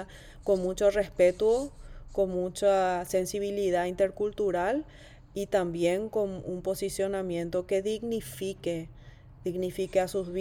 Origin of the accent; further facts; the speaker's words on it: Paraguay; ¿En qué posición estamos hoy como mujeres paraguayas con nuestros cuerpos, con nuestra salud reproductiva y sexual?